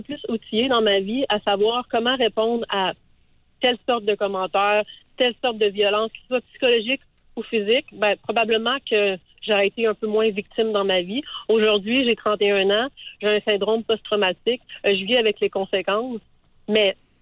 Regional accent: Montreal, Quebec, Canada; now in Ottawa, Canada; Je viens de Montréal, en fait. Je viens tout juste de déménager à Ottawa.

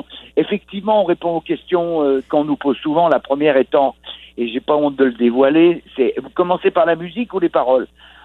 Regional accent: France; Mais je défends que je suis un Français

